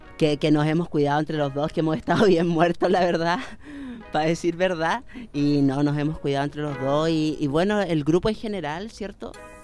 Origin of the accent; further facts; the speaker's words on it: Osorno, Los Lagos, Chile; Yo soy de Osorno, y Osorno sí que es un pueblo donde no hay ni un alma en pena a las 3 de la mañana.